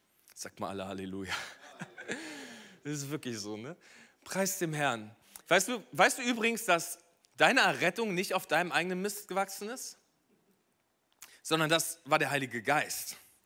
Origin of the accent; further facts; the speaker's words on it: Berlin, Germany; Bei uns zu Hause in Berlin, bei meinen Eltern, gab es das normale Geschirr und es gab das gute Geschirr für besondere Anlässe.